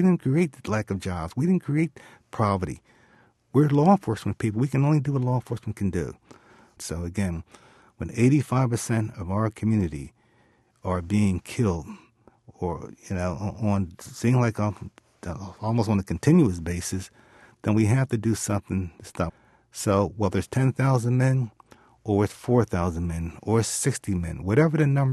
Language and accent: English; Philadelphia, Pennsylvania, United States; when I grew up in North Philadelphia, it was a predominantly very black neighborhood.